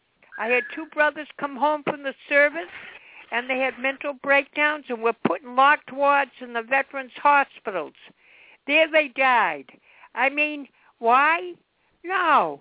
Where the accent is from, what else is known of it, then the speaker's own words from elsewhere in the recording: United States; I am an American. I would do anything for the United States of America.